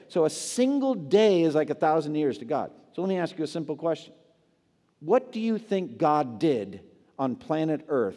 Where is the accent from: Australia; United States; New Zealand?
United States; Boston, Massachusetts; I was in the Boston Public Library a number of years ago. I'm from Boston.